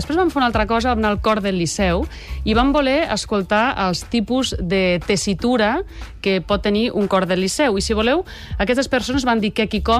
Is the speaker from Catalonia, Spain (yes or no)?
yes; Lleida, Catalonia, Spain; Jo no sé si és que sóc de Lleida i les E's són les que tinc molt interioritzades